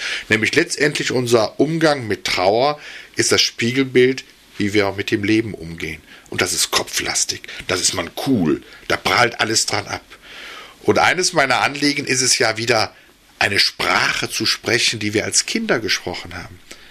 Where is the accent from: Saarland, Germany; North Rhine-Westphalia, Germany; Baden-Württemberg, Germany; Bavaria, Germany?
North Rhine-Westphalia, Germany; Cologne; als Rheinländer oder sage ich mal als Kölner